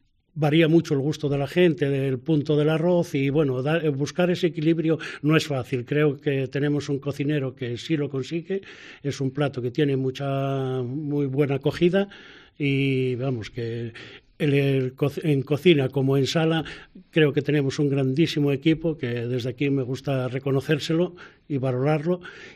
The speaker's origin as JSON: {"language": "Spanish", "town": "Cangas del Narcea", "region": "Asturias", "country": "Spain", "said": "Soy de Cangas, no me pongas en ese compromiso."}